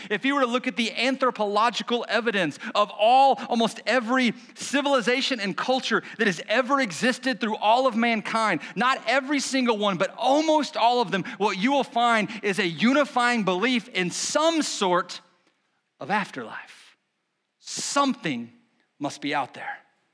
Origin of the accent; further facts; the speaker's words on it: United States; I know for me, growing up in America, one of my first kind of experiences with heaven was when I watched the movie